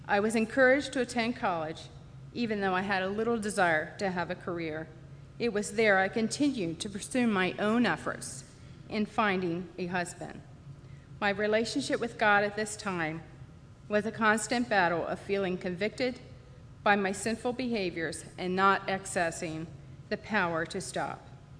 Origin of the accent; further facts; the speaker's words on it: Westminster, Maryland, United States; I grew up in Westminster, Maryland, the youngest of five children, and I loved our large family.